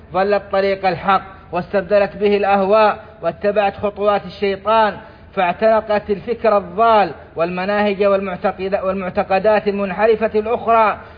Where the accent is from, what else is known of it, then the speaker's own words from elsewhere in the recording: Saudi Arabia; لقد علمتم ما قامت به بلادنا السعودية